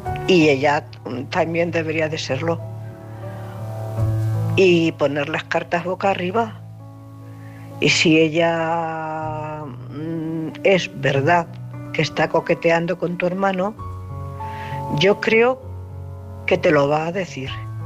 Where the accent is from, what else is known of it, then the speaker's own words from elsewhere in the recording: Cuenca, Castilla-La Mancha, Spain; de Cuenca.